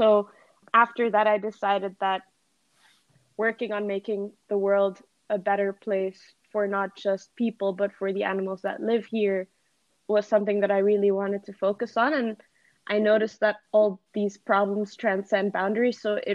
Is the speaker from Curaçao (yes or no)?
yes; Curaçao; I was born and raised in Curacao. After that, I lived in several places around the world